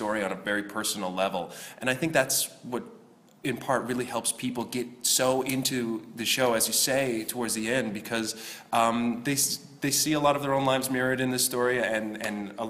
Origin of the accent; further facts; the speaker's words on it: St. John's, Newfoundland and Labrador, Canada; Oh, well, I'm from St. John's, Newfoundland, Canada.